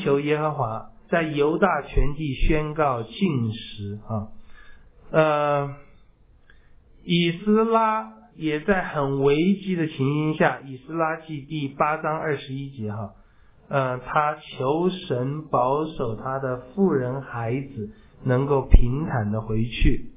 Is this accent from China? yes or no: yes; China; 我们中国人